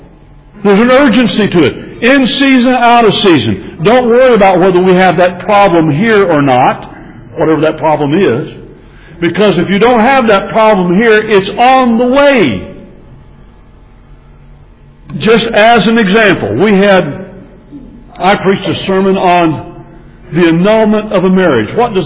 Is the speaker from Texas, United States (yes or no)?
yes; Texas, United States; By the way, I am a Texan.